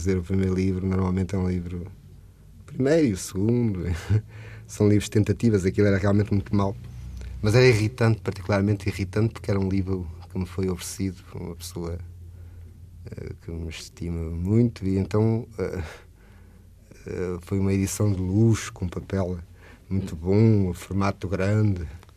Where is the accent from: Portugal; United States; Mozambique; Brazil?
Portugal; Santarém; Santareno, porque sou de Santarém, não é?